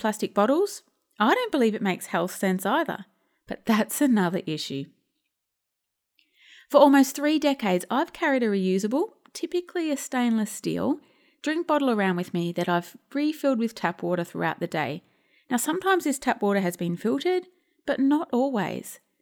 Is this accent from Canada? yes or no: no; South Australia, Australia; Now in my home state, South Australia, we have a container deposit scheme